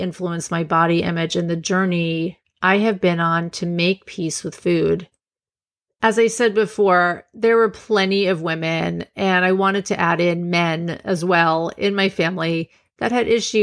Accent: Long Island, New York, United States; I grew up on Long Island, close to my grandparents, a lot of family, and a gaggle of neighborhood kids.

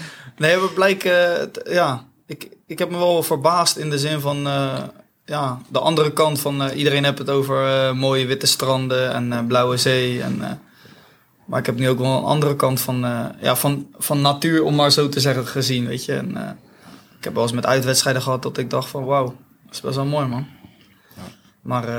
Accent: Leiden, South Holland, Netherlands; born there; geboren in Leiden, 30 jaar, sinds een paar maandjes nu.

